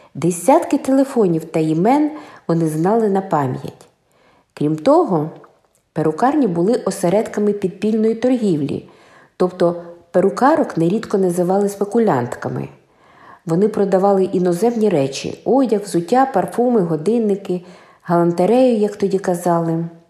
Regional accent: Kyiv, Ukraine; Моє дитинство пройшло на Євбазі. Хоча мої родичі і не є корінними євбазівцями. В 1962-63 роках на його околиці, на вулиці Глібова, були побудовані дві відомчі хрущовки, в одній з яких я виростала.

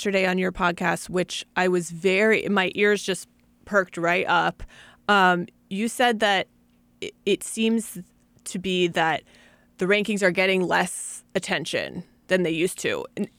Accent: Virginia, United States; I grew up in Virginia. I knew UVA was a great school

